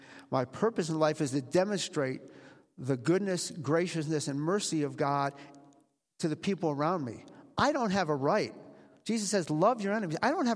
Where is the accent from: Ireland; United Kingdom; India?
Ireland; So anyway, I'm Irish. What can I tell you?